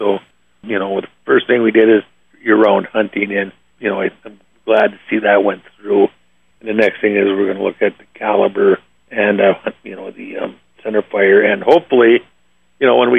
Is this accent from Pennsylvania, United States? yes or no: no; White Pine, Michigan, United States; now in Ontonagon, United States; I'm from Ontonagon, and I was born and raised in White Pine, Michigan, that not many people can claim.